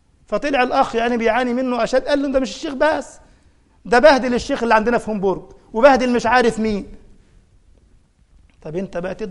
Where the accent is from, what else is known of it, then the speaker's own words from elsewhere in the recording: Egypt; الحيطان ليها ودان، عندنا في مصر يعني الحيطان ليها إيش